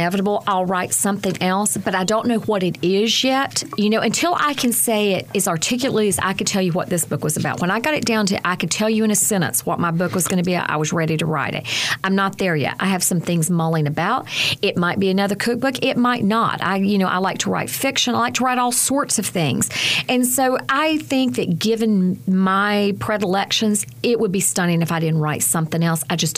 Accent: North Carolina, United States; I grew up in Watauga County. Near Boone, and my family moved to town, left the farm, came to town for factory jobs so that I could go to school.

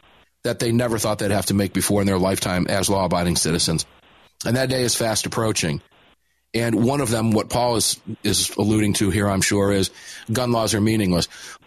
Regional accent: Tampa, Florida, United States; I know right where you recorded that in your studio in my hometown in Tampa, and I'm looking forward to seeing you. I'll be down in Florida in the next

